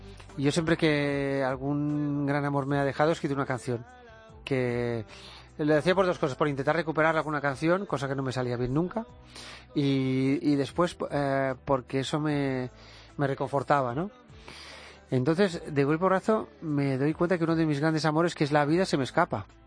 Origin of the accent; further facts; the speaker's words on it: Catalonia, Spain; yo soy catalán, ¿vale? O sea, y después soy ciudadano del mundo. Porque tengo una cultura y un idioma que es diferente al francés, al inglés o al castellano